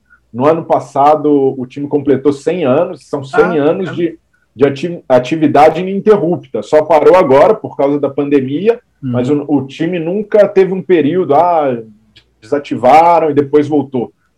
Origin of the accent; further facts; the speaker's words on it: Belo Horizonte, Minas Gerais, Brazil; Sim, sou de BH.